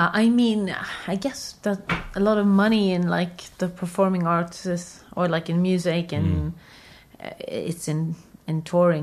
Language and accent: English; Lund, Skåne, Sweden; now in Malmö, Sweden; kind of moved to Malmö because I really was like, oh God, I have to get back to my roots a bit and kind of, because I'm from Lund.